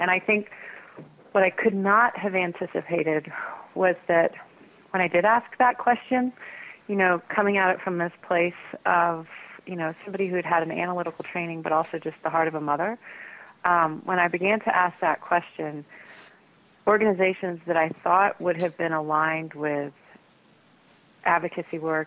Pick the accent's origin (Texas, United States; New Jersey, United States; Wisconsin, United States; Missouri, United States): Texas, United States; I grew up in Texas in a conservative family